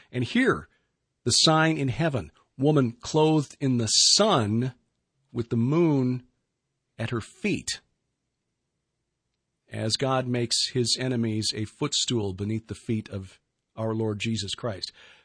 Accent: Chicago, Illinois, United States; born there; That's like saying I'm a Chicagoan ethnically because I was born there. No, I'm German, Swedish, Welsh, right. English.

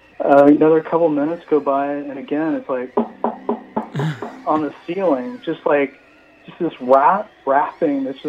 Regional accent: Salem, Oregon, United States; Well, I grew up in the Willamette Valley in Salem, and there's actually a lot of pretty creepy towns around Salem.

